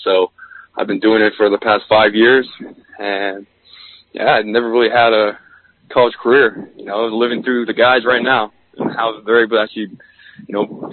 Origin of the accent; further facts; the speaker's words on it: San Diego, California, United States; Well, I'm from San Diego, California. I grew up out there.